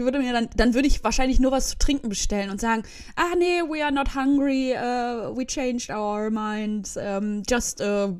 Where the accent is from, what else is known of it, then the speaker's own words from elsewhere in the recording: Soest, North Rhine-Westphalia, Germany; weil Soest, das ist ja meine Heimatstadt, die wird ja nirgendwo genannt